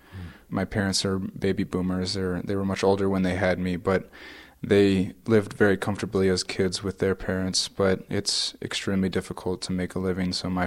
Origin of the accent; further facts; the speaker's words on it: Livonia, Michigan, United States; I grew up in Livonia, Michigan, a suburb of Detroit.